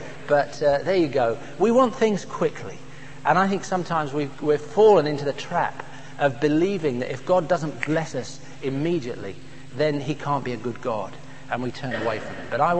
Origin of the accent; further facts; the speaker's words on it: Romford, London, United Kingdom; I come from Romford.